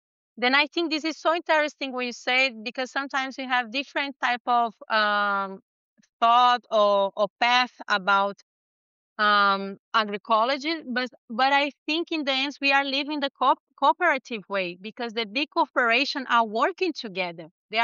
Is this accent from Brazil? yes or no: yes; Brazil; English is a second language; Actually, I'm from Brazil. We have a farm here called Sítio Semente.